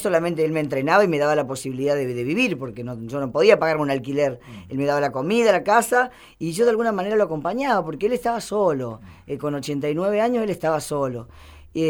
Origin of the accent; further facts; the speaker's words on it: Córdoba, Argentina; also born or lived in Jujuy / Mexico / New York; now in Santa Fe, Argentina; que yo te recuerdo que nací en Jujuy, sí. Me crié en Córdoba, estuve en México, viví en Nueva York un año